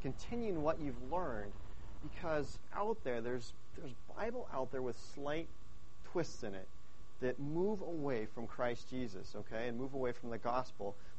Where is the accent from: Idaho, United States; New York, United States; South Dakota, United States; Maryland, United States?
Idaho, United States; because even growing up in Idaho, there was a group of a family that lived across from our apartment